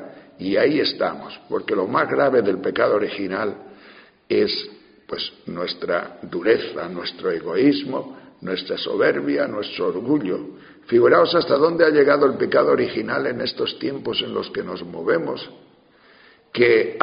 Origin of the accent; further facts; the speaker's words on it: Asturias, Spain; Yo cuando era pequeño estaba en Asturias, justo después de la guerra. Mi padre era guardia civil.